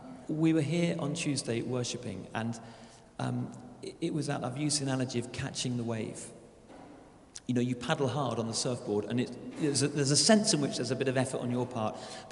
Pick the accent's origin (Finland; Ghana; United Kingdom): United Kingdom; So I'm British